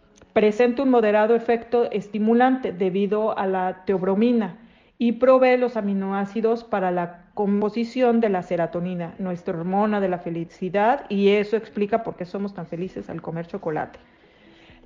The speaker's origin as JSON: {"language": "Spanish", "country": "Mexico", "said": "Así que el cacao ya es patrimonio cultural en mi país."}